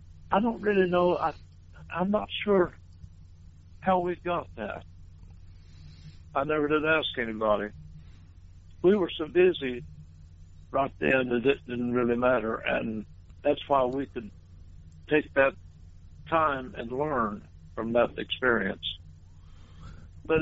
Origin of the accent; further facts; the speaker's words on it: Kentucky, United States; And so here we are from Thousands, Kentucky, playing for the president.